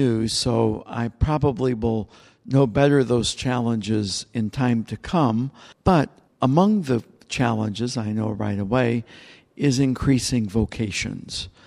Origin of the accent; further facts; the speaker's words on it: Indiana, United States; Well, when I was a young person growing up in the Middle West in Indiana